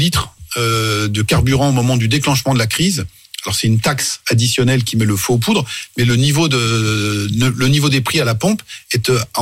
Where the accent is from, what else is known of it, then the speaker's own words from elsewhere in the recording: France; Il y a un phénomène de ralliement légitimiste au président en exercice chez nous en France.